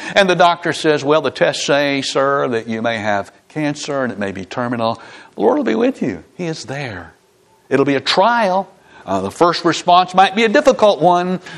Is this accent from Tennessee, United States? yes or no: yes; Memphis, Tennessee, United States; I grew up in Memphis. That's a big, scary, tough city.